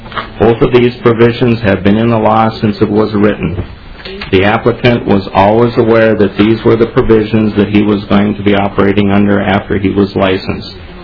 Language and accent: English; Columbus Township, United States; I'm from Columbus Township